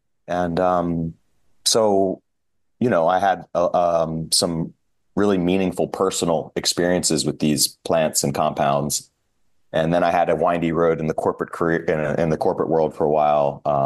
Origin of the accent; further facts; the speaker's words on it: Maryland, United States; I grew up in Maryland. Was doing my undergrad.